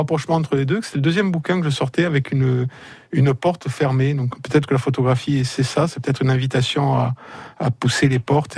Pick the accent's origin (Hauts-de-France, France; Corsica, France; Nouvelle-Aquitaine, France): Corsica, France; also born or lived in Italy; Moi, je suis plus originaire de Castaniche et d'Italie, donc pas du tout du Cap Corse.